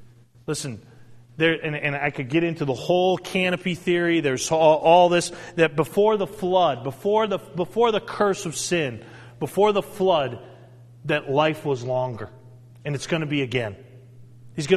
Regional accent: New England, United States; I come from New England. That's why I don't want to hear anything about the Red Sox today.

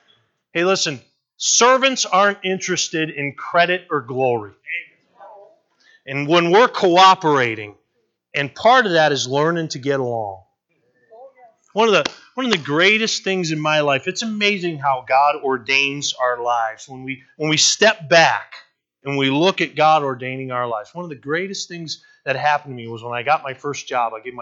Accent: Westfield, Massachusetts, United States; I said, I'm from Westfield, Massachusetts.

